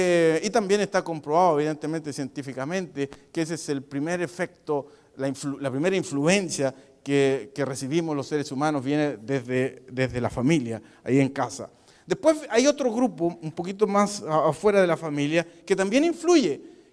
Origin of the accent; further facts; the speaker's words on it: Chile; Vengo de Perú, ustedes saben, soy chileno.